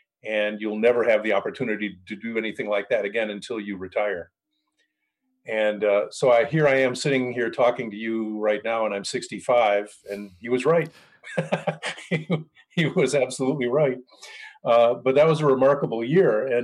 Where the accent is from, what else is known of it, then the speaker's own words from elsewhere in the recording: Rochester, New York, United States; I was at the University of Rochester as an undergrad, right? So my hometown, right?